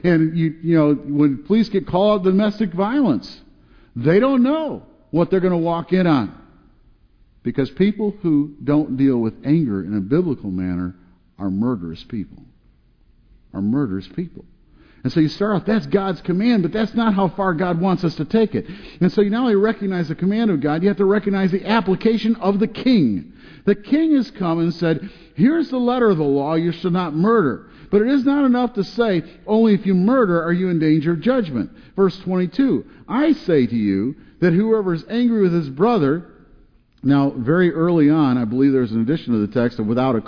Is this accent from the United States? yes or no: yes; Detroit, Michigan, United States; I grew up in Detroit. You know, it's the motor city or the murder city, depending on how you want to look at it.